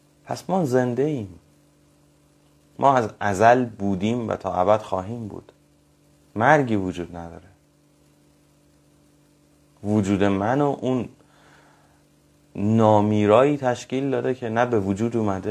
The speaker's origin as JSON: {"language": "Persian", "town": "Tehran", "region": "Tehran Province", "country": "Iran", "tie": "born or raised there", "moved": "as an adult", "lives_now": "Mashhad, Iran", "said": "من مشهد رو بیشتر دوست داشتم، با اینکه از 3 سالگی تا 36 سالگی تا 34 سالگی تهران بودم، یعنی 31 سال زندگی من تهران بودم،"}